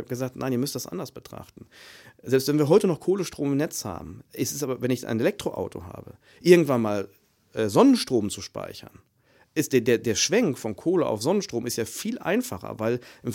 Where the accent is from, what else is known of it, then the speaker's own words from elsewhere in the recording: Germany; Nee, als Deutsche? Da haben wir keine Angst.